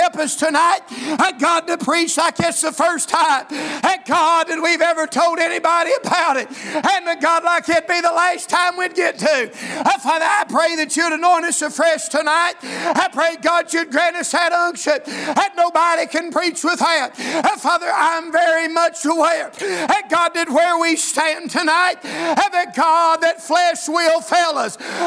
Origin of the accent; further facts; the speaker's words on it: United States; You got to remember, I'm from Scott County, and we don't use words like that a lot.